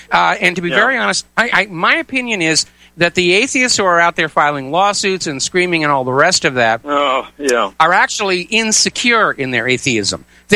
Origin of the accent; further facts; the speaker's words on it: New England, United States; because there was no Catholic church near where I was growing up in New England farm country, I went to the Congregational Church